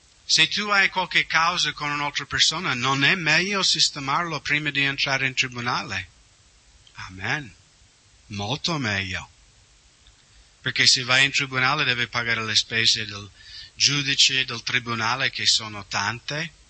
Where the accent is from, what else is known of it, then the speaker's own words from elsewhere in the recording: Washington, United States; Italian is a second language; Nello stato di Washington, negli Stati Uniti, da dove vengo io